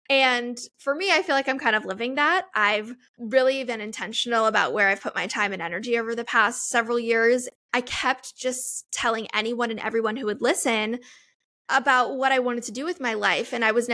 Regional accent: California, United States; also born or lived in Florida; Being that I grew up in Southern California and Central Florida, I have never not lived for like the majority of my life within a 40-minute drive of Disney.

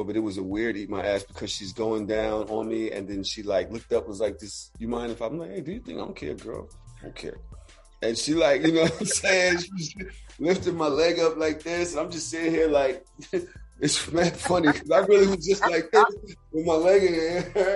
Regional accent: Brooklyn, New York, United States; because I'm from Brooklyn.

